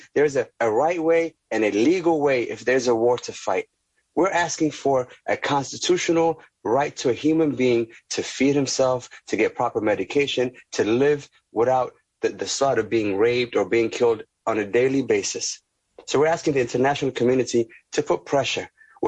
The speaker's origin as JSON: {"language": "English", "country": "United States", "said": "So we as Americans, I am an American citizen. I'm a United States Marine, but my family is being wiped home back in Ethiopia, back in Tigray."}